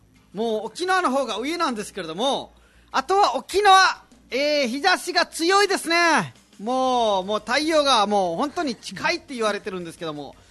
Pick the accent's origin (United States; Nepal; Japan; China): Nepal; Japanese is a second language; 実はネパール人なので、はい、道がないところもあっていっぱい苦しんでる、ことがあります。